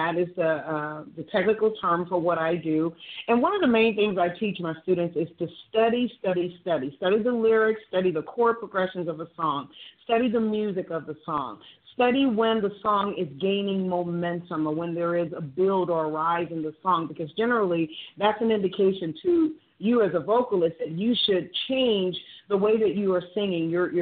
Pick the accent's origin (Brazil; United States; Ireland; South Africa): United States; Dallas, Texas; I am a native of Dallas, Texas, born and raised in Dallas.